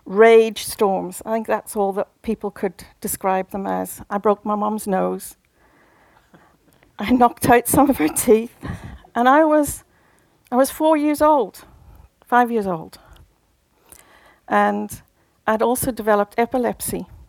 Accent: Zimbabwe; born there; I was born in Zimbabwe.

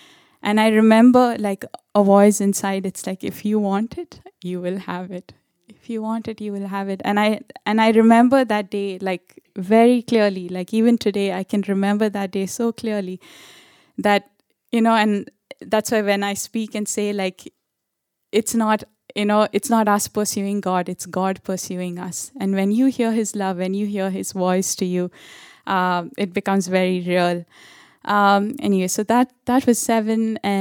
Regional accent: Maharashtra, India; growing up in India, if you grow up in any state and go to a school in India, you have to learn English, you have to learn Hindi, which is the national language, and you have to learn the state language. In my case, it was Marathi.

